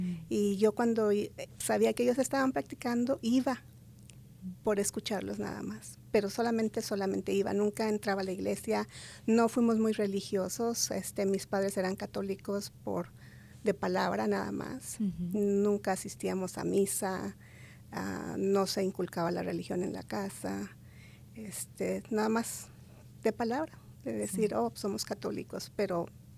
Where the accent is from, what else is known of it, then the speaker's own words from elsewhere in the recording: Ayotla, State of Mexico, Mexico; yo soy de México, de la Ciudad de México, unos 45 minutos de la Ciudad de México. Es un pueblo que se llama Ayotla, Estado de México.